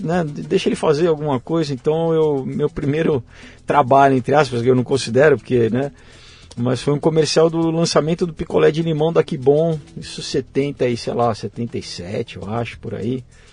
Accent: São Paulo, Brazil; quando eu nasci, a gente morava em Higienópolis, depois fomos migrando para a Zona Sul.

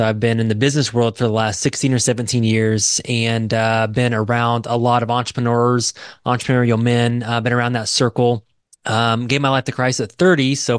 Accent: Indiana, United States; So I grew up in Indiana, Hoosier State.

